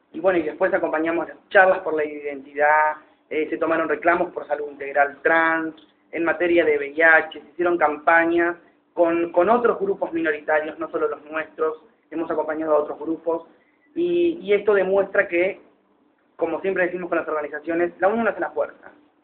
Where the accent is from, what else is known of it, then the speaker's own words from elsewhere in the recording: Argentina; yo estoy muy feliz como activista, como funcionario, como ciudadano argentino